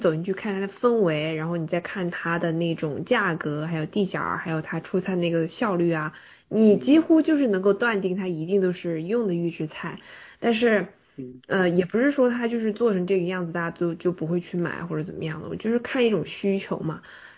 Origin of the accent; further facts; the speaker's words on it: Chongqing, China; now in United States; 因为之前我已经说很多次我是重庆人了。然后我一开始就是来到美国这边的时候是18年的时候